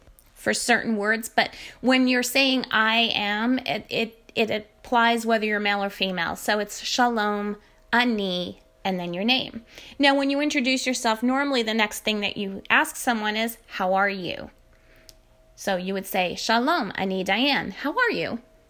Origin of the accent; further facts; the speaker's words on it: United States; accent: New York; I am not from Israel, so my Hebrew tends to get tempered a little bit with my New York accent and my New England accent, so bear with me.